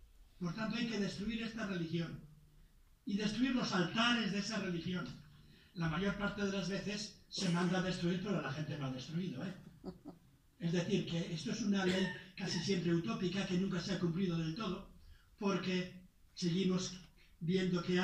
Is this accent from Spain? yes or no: yes; Basque Country, Spain; yo soy vasco